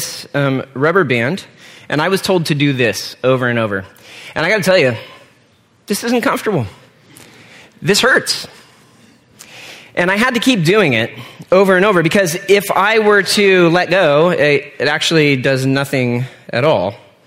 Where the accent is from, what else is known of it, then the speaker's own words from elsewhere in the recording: Stockton, California, United States; I was reminded of the Stockton Record, which is the newspaper in my hometown.